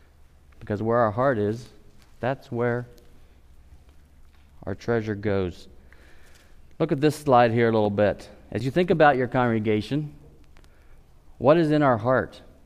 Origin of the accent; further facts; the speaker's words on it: LaGrange, Indiana, United States; born there; I remember as a youngster, I was born in LaGrange here